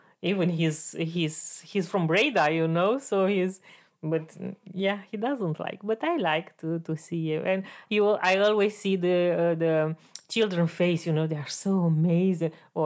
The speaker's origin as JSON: {"language": "English", "country": "Romania", "said": "he knows that I come from Romania"}